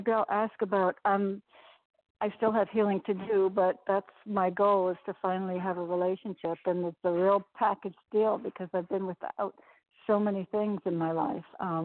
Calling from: Connecticut, United States; I'm calling from Connecticut.

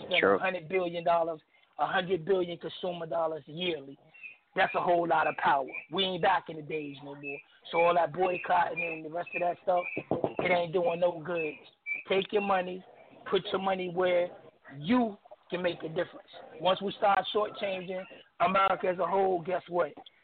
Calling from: Virginia, United States; I'm calling from Virginia.

